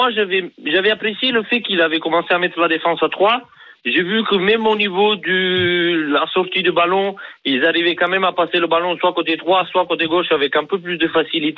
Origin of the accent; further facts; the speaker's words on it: Southern Italy, Italy; French is a second language; now in France; 5 ans que je suis en France. Là, maintenant, je suis sur Toulon pour un master, mais j'étudie à Lille. J'ai fait ma licence là-bas. Et voilà, moi, je viens du sud de l'Italie.